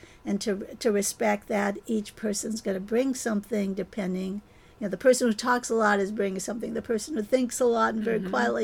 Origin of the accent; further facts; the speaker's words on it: Minnesota, United States; I'm Anishinaabe, I'm Ojibwe Indian, I'm enrolled on the White Earth Reservation, I'm a member of the Minnesota Chippewa tribe.